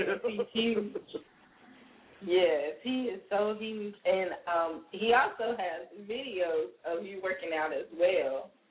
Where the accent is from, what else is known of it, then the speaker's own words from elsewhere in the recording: Seneca, South Carolina, United States; Kenya Cripps is from my hometown. He played football for Seneca, South Carolina.